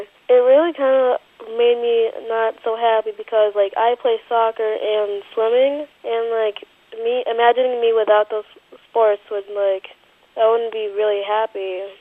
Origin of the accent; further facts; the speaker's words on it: Zimbabwe; first off, I'm from Zimbabwe.